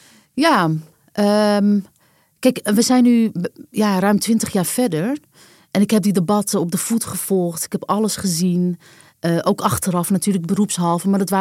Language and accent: Dutch; Netherlands; born there; En dan zei ik, Nederland. En dan keek ze me heel gek aan, want ik heb geen blond haar en blauwe ogen. En dan moest ik uitleggen dat ik daar wel geboren ben, maar dat mijn ouders migrant zijn.